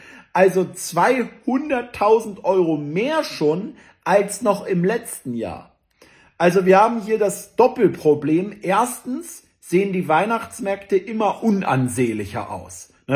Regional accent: Berlin, Germany; ich weiß noch, bei uns in Zehlendorf, damals gab es dieses kleine Eisenbahnding, wo man damit rumfahren konnte.

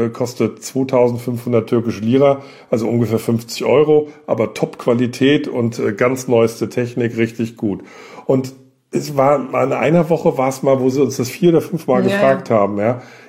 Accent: Germany; moved away; Die Heimat wird immer Deutschland bleiben, aber mein Zuhause ist hier seit 4,5 Jahren.

